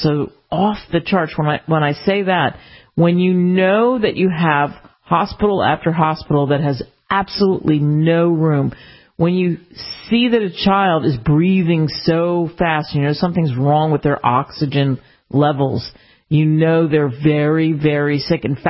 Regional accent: Pennsylvania, United States; I grew up outside of Philadelphia

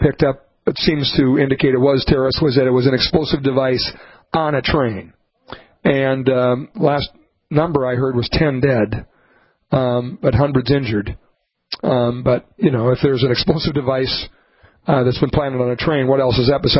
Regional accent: Montevideo, Minnesota, United States; I grew up in Montevideo, Minnesota, 2 hours straight west of here.

